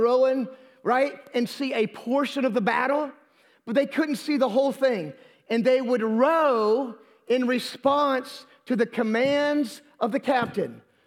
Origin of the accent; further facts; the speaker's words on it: Jacksonville, Florida, United States; I grew up in Jacksonville, Florida, two Navy bases, Mayport and NAS Jax.